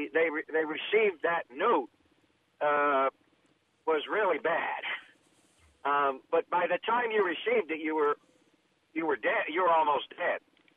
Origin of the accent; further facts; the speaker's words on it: Pennsylvania, United States; I come from the East originally, Pennsylvania, and Northeast Pennsylvania.